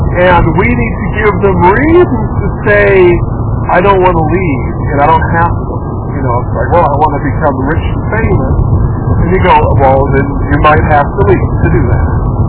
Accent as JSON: {"language": "English", "country": "United States", "tie": "born or raised there", "said": "I grew up in America, which means I'm loud and I'm somewhat obnoxious"}